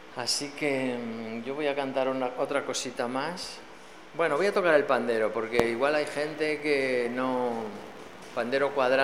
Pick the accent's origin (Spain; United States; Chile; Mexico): Spain; Sardón de Duero, Castile and León; en mi pueblo, se llama Sardón de Duero, que está en la ribera del Duero, y tenía la particularidad de que ninguna de las mujeres, excepto dos o tres, eran de Sardón, empezando por mi madre, que es de Sevilla